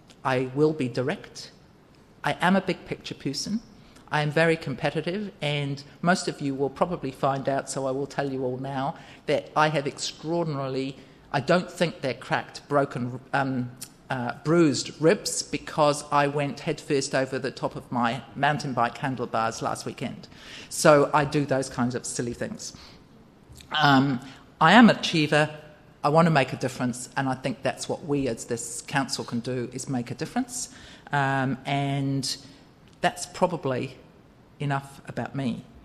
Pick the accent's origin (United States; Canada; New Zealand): New Zealand; I'm absolutely passionately a New Zealander when it comes to things like rugby. But I think being a New Zealander as well, what I will say, what that does mean is New Zealanders know their place in the world.